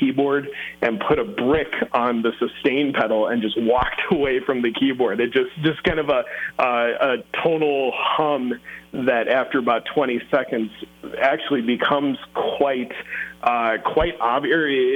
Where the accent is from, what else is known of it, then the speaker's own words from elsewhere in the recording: Twin Cities, Minnesota, United States; I'm from the Twin Cities, born and raised up here. Hashtag Bold North. We love it up here.